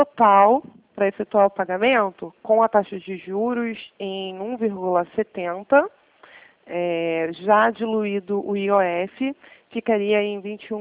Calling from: Rio de Janeiro, Brazil; eu falo com você do Rio de Janeiro, mas eu atendo em todo o estado do Rio de Janeiro

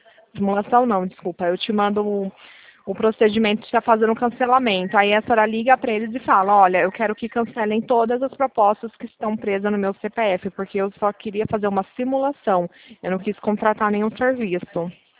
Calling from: Pirassununga, São Paulo, Brazil; sou de Pirassununga, interior de São Paulo.

